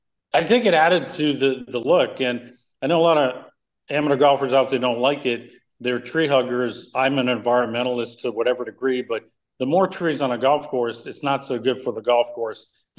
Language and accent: English; Massachusetts, United States; I grew up outside of Boston like Andy